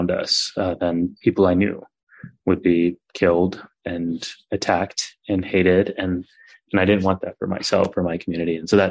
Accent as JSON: {"language": "English", "town": "San Antonio", "region": "Texas", "country": "United States", "tie": "born or raised there", "said": "My parents immigrated from India in the 70s, and I was born and raised in Texas, in South Texas, at a time where there weren't really many South Asians in South Texas"}